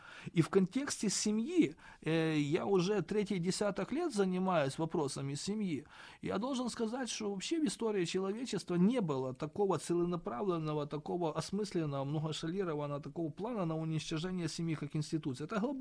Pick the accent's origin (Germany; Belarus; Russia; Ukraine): Ukraine; я как из Украины это ставлю, там я более ориентируюсь в своей стране